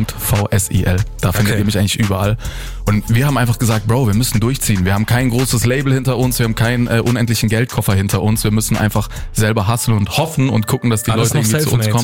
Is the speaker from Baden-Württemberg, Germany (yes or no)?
yes; Oberkirch, Baden-Württemberg, Germany; now in Berlin, Germany; ich wohne ja in Berlin, ich komme aber nicht aus Berlin. Ich bin 700 Kilometer weg von Berlin groß geworden und geboren. Oberkirch heißt das Dorf.